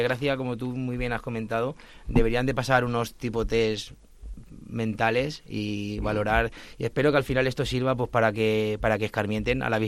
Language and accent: Spanish; Alicante, Valencian Community, Spain; yo soy de Alicante